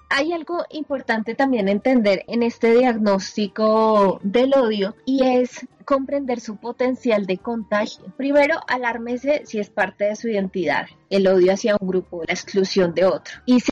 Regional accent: Colombia; en el caso de nosotros que somos colombianos tenemos una herencia de odio muy compleja

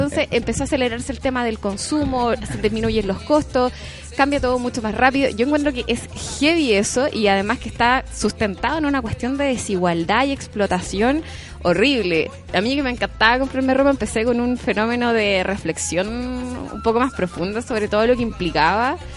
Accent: Florida, United States; A mí me pasó mucho creciendo en la Florida que mis papás me llevan al mall porque era el lugar.

